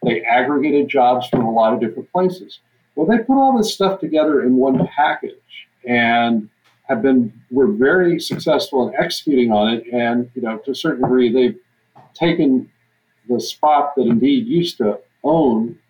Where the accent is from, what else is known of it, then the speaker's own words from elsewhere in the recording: Texas, United States; now in Grinnell, United States; I'm originally from Texas.